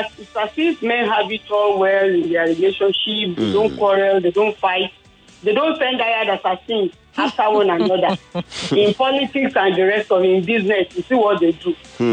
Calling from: Ikeja, Lagos, Nigeria; I'm calling from Ikeja.

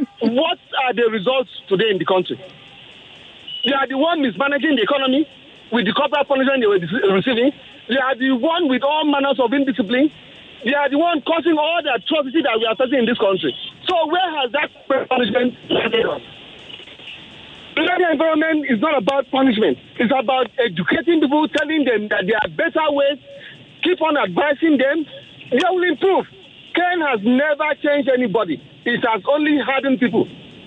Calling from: Ikeja, Lagos, Nigeria; I'm calling from Ikeja.

